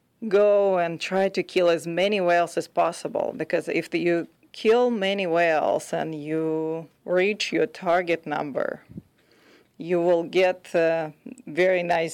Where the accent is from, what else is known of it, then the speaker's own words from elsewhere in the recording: Russia; now in Seattle, United States; originally I'm from Russia, so that's where my accent is from.